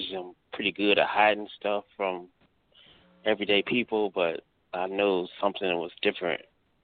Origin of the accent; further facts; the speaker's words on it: Cleveland, Ohio, United States; I'm from Cleveland, Ohio.